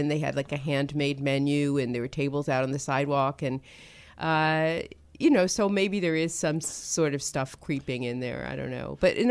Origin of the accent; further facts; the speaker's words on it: Brooklyn, New York, United States; Brooklyn, at least the Brooklyn of my youth, it was very different. And Brooklyn was and is very different from Manhattan.